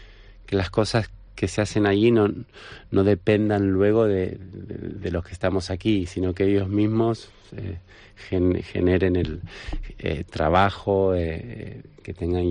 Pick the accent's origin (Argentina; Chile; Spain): Argentina; él es un niño español, yo soy argentino